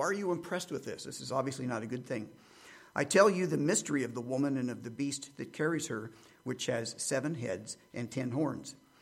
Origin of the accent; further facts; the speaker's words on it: Midwest, United States; Like that growing up in the Midwest when tornadoes would come through.